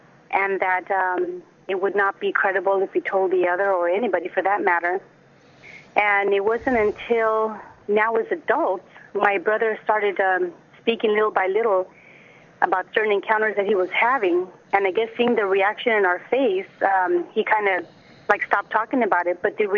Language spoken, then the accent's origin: English; Mexico; Well, we were born and raised in Mexico, and you know, we come from a middle class family.